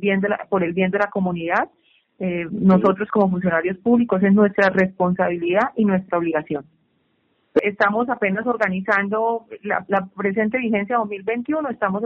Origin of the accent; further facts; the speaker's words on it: Girón, Santander, Colombia; soy hija de Girón de muchos años, aquí estudié mi primaria, mi bachillerato, mi familia es de acá, entonces conozco muy bien Girón